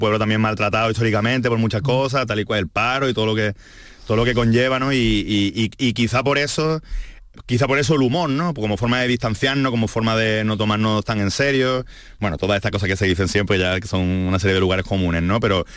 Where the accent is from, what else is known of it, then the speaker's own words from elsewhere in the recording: Málaga, Andalusia, Spain; yo incluso aunque yo intentara disimular que soy de Málaga, creo que no me saldría, ¿no?